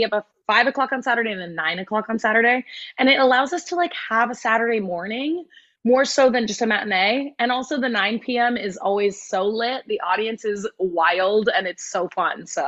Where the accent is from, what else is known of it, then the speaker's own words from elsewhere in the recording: Palm Desert, California, United States; I grew up in Palm Desert. So, yeah. But I went to prep school on the East Coast.